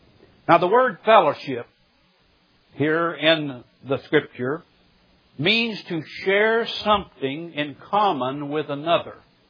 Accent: Missouri, United States; moved away as an adult; now in Birmingham, United States; When I moved from Southwest Missouri, the Ozarks, to Birmingham, Alabama, it took me a while to learn and make an adjustment to my new home. People here in the South do things a little bit different than us hillbillies in the Ozarks.

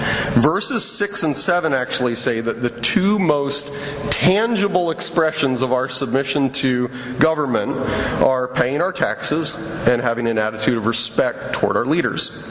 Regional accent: United States; Because as an American, I don't have to obey people.

